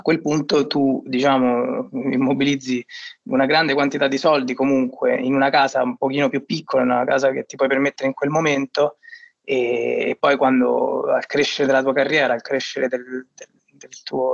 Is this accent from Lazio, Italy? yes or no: yes; Rome, Lazio, Italy; Noi veniamo comunque da Roma, dove gli affitti sono abbastanza alti